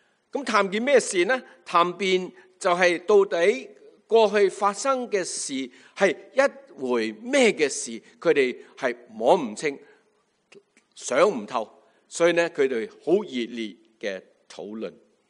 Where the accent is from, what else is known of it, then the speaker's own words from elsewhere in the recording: China; 我哋中国人嘅里数啊